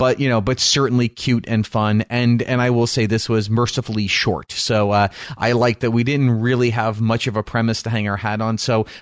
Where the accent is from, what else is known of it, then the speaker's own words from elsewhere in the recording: New York, United States; They, growing up in New York.